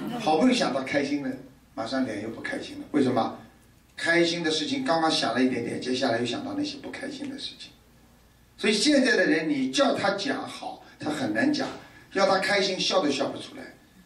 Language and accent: Chinese; China; 我们中国人比你们文明哦